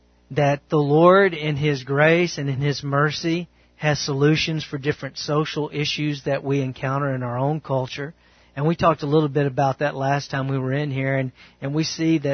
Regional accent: the South, United States; I grew up in the South, okay, and my family are Southerners.

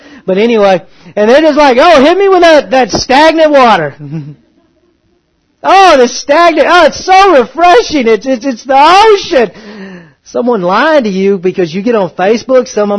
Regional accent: Texas, United States; I'm a country boy, man. I'm from East Texas.

